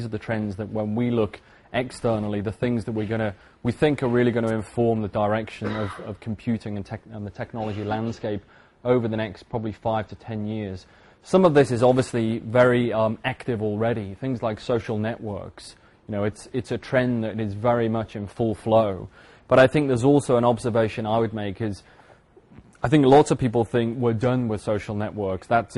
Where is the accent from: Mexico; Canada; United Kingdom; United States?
United Kingdom; As you can probably tell pretty quickly by my accent, I'm not from Belgium. I originally from the UK.